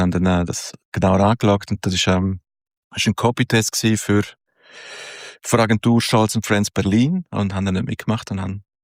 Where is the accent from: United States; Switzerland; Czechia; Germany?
Switzerland; Chur, Graubünden; also born or lived in Domleschg; aufgewachsen bin in Chur und dann später im Domleschg und dann aber relativ früh dann mal weg.